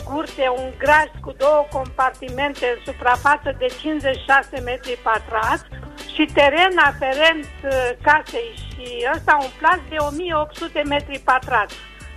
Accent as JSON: {"language": "Romanian", "town": "Reșița", "region": "Caraș-Severin", "country": "Romania", "said": "din Reșița."}